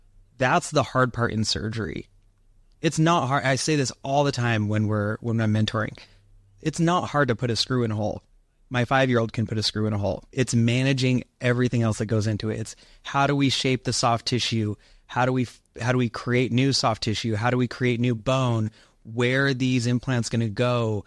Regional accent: Utah, United States; now in Arizona, United States; I graduated in 2015 and I grew up in Utah and we wanted to be a little bit further west just to be closer to family. So we moved out to Arizona

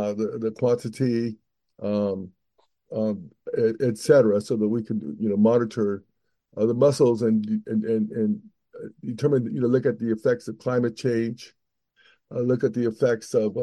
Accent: Morgan Hill, California, United States; And so I grew up in Morgan Hill.

